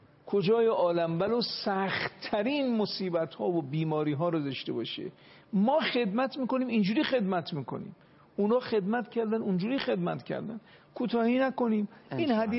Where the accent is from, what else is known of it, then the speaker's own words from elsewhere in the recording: Qom, Iran; born there; ما هم در قوم به دنیا آمدیم.